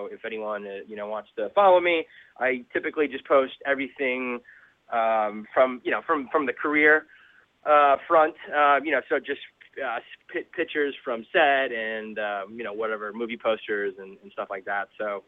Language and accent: English; Holliston, Massachusetts, United States; Instagram came about because the CEO and founder was from my hometown of Massachusetts.